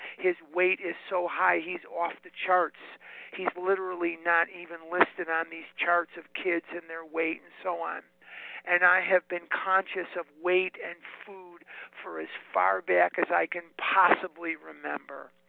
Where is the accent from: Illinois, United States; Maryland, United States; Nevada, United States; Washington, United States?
Illinois, United States; Chicago; now in Arizona, United States; I'm born and raised in Chicago, by the way. You can take the boy out of Chicago, but you can't take Chicago out of the boy. I live in Arizona now